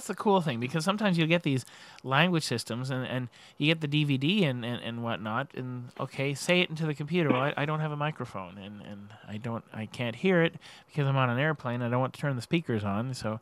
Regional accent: Montreal, Quebec, Canada; I'm from Montreal, where we have Canadian French, which is a different dialect

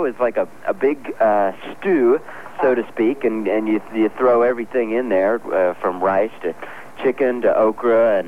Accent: Lafayette, Louisiana, United States; now in Gulfport, United States; I went to school in Mobile, and of course I grew up in Lafayette, and now I'm here in Gulfport.

